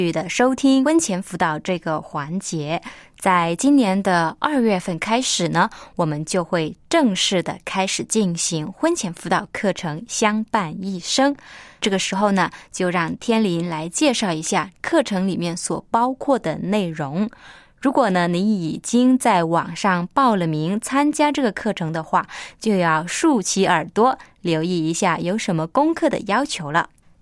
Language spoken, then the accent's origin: Chinese; China; 其实身为中国人呢，我们很少会谈到这个话题，